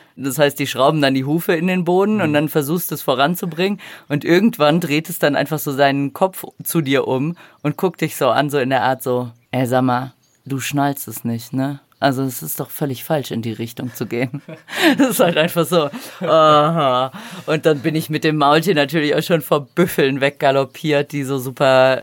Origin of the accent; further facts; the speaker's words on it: Brazil; weil das Pantanal ist so meine Heimat.